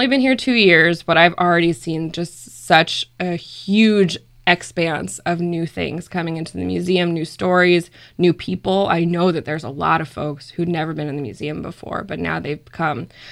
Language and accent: English; California, United States; I know that I moved here and people didn't know who I was. I'm from Southern California, which is, you know, iffy for some people.